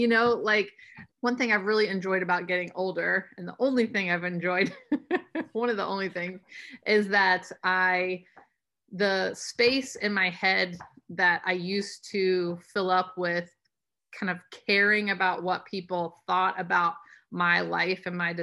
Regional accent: the South, United States; I'm from the South, so whenever there's family get-togethers, I mean, it's usually surrounded by food.

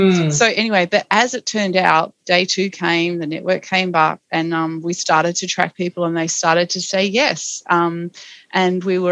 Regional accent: Tasmania, Australia; my interest in sustainable tourism is probably just simply because we grew up in Tasmania and we know how precious this environment is

